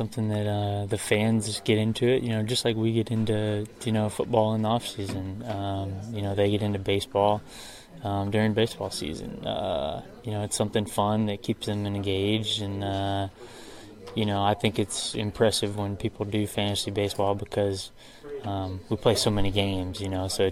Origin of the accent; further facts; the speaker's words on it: Denver, Colorado, United States; You know, I grew up in Denver, so probably the Broncos.